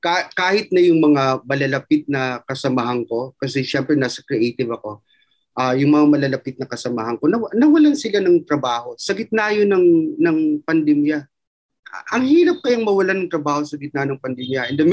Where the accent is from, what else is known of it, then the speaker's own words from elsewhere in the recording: Eastern Visayas, Philippines; sapagkat ako ay taga Samar